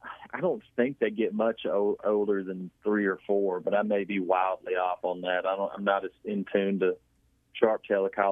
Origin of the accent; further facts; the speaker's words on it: Mississippi, United States; I loaded up my dog and my truck, and I left Rankin County, Mississippi, and I drove all the way to eastern Montana.